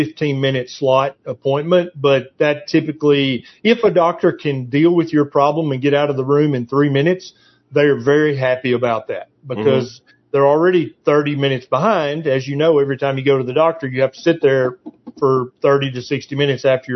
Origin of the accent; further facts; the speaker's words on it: Tennessee, United States; And you're from Texas. I'm from Tennessee.